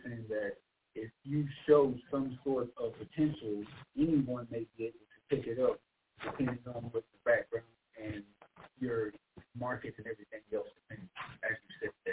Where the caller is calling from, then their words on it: Atlanta, Georgia, United States; I'm from Atlanta.